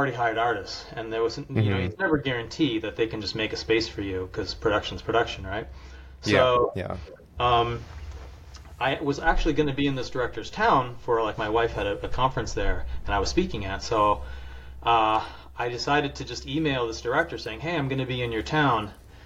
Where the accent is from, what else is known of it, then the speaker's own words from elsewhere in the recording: Midwest, United States; I grew up in the Midwest